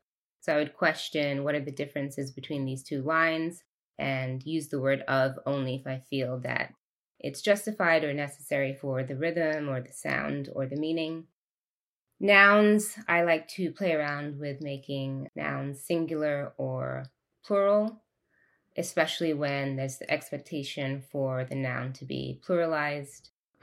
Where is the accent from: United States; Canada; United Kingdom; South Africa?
United Kingdom; England; I grew up in England, so sometimes I want to use the British spelling of certain words